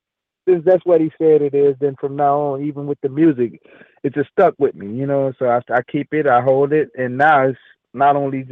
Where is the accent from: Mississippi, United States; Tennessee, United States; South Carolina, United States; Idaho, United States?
Mississippi, United States; Clarksdale; born there; now in Florida, United States; I live in Florida. I live in Florida. I was born in Clarksdale, Mississippi. I've lived in Mississippi before, man.